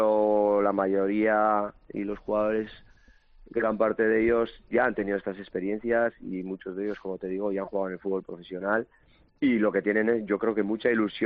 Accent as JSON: {"language": "Spanish", "town": "Busturia", "region": "Basque Country", "country": "Spain", "said": "yo soy de Bilbao, bueno, de Bilbao, de Busturias, de un pueblo de Guernica. Y he tenido 18.000 llamadas de Euskadi, de Galicia, que tengo parte de mi familia allí también."}